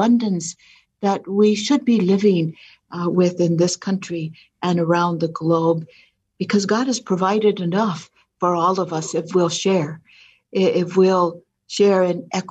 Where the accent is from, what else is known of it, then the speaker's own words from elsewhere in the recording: Texas, United States; Because I'm from South Texas, I'm very connected to that camp in Matamoros and Brownsville